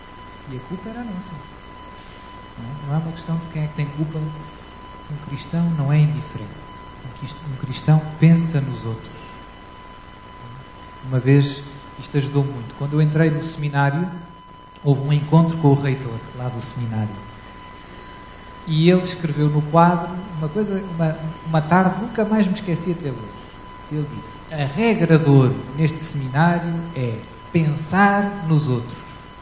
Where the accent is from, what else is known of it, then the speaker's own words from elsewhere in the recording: Lisbon, Portugal; born there; Eu nasci em Lisboa, aqui do outro lado do Rio, já há uns anos, em 1975. E sou padre na Diocese de Lamego, lá em cima, ao pé da Régua, junto ao Rio Douro.